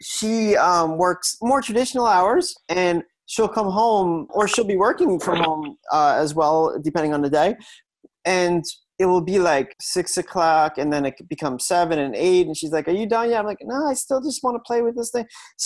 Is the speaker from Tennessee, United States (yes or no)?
no; New York, United States; I grew up on Long Island, so I was always 5 minutes away from a beach.